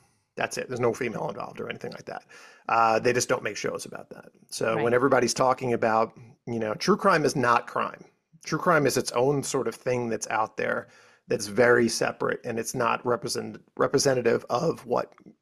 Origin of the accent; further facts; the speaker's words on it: New York, United States; and I'm from Long Island